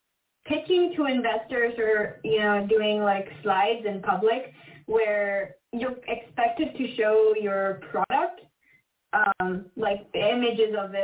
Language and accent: English; San Jose, California, United States; I'm from San Jose.